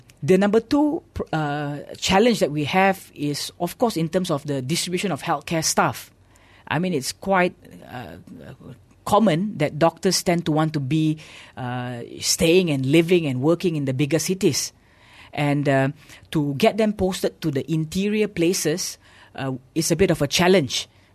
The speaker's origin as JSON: {"language": "English", "region": "Kuala Lumpur", "country": "Malaysia", "lives_now": "Kuching, Malaysia", "said": "since I'm from Kuala Lumpur, as soon as I finished my housemanship, I would return back immediately."}